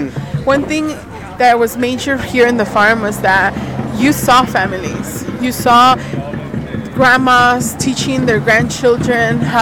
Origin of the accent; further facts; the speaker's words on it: Mexico; I come from Mexico. I was born in Mexico.